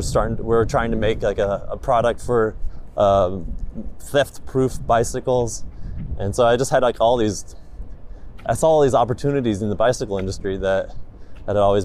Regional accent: Fort Wayne, Indiana, United States; born there; Okay, so I was born in Fort Wayne, Indiana

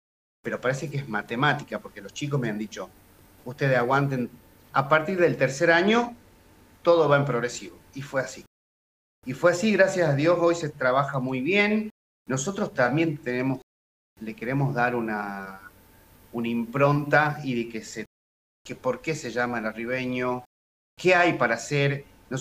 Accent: San Miguel de Tucumán, Tucumán, Argentina; nosotros somos de San Miguel de Tucumán, y ellos sería el interior, por llamarlo de alguna forma

